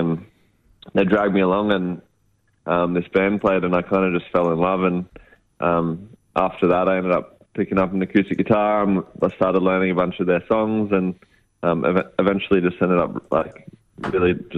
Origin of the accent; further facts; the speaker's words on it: Redlands, Queensland, Australia; now in Gold Coast, Australia; I'm currently on the Gold Coast, but I grew up in the Redlands.